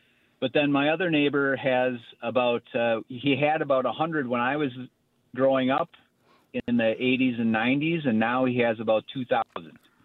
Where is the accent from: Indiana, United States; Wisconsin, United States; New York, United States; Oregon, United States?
Wisconsin, United States; now in Madison, United States; So I grew up in Dodge County and worked on the neighbor's farm. I was surrounded by farms